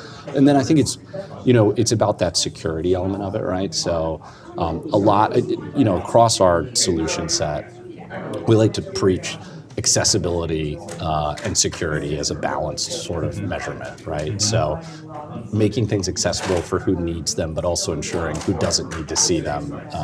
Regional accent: Kalamazoo, Michigan, United States; I'm from Kalamazoo.

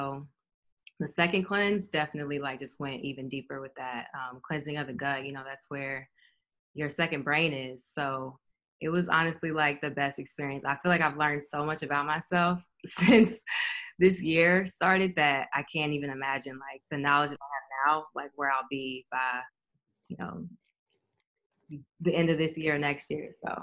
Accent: Louisville, Kentucky, United States; because like I'm from Kentucky. I'm from Louisville, Kentucky, and it's, you know, fried chicken everywhere. And like, you grow up and you eat sausage and bacon as for breakfast.

